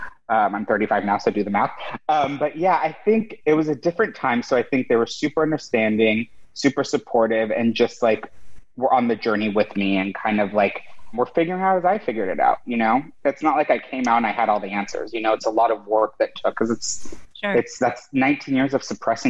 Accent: San Diego, California, United States; growing up in San Diego, which is like grungy, like grew up going to like rock concerts

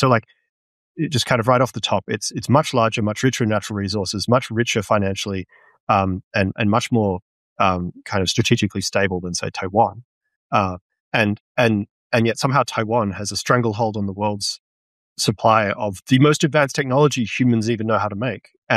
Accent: New South Wales, Australia; I'm in my late 30s and I grew up in New South Wales

